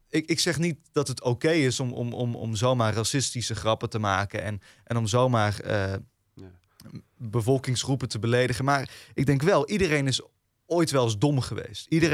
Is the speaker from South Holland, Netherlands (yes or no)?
no; Eindhoven, North Brabant, Netherlands; Ik ben Eindhovenaar, dan moet je een beetje een hekel hebben.